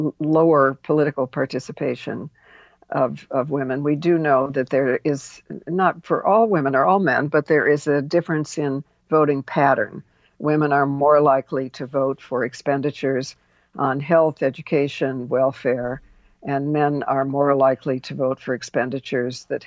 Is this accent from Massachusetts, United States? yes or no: no; New York, United States; Well, remember that I come from New York, where 90% of people voted against Trump because we know him.